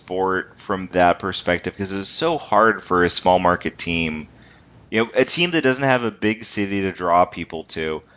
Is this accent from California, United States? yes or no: yes; Palmdale, California, United States; he's from Palmdale, which is where I'm from. I was born in Lancaster, but, like, we lived in Palmdale.